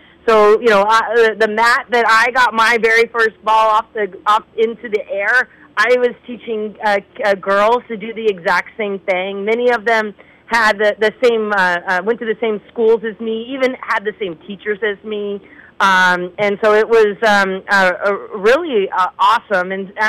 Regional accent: Long Beach, California, United States; I grew up in Long Beach, California, and I grew up playing in public golf.

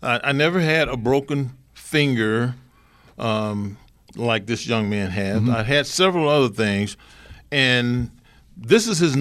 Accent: Mississippi, United States; That's my home state, Mississippi. I was never recruited to go to Ole Miss.

